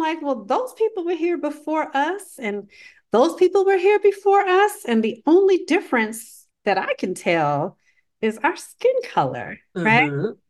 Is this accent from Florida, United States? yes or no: yes; Florida, United States; I'm from Florida.